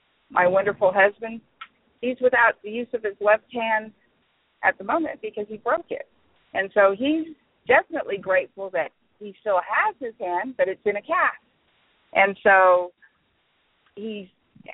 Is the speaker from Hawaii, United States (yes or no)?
yes; Hawaii, United States; You know, I'm Hawaiian and I'm very proudful.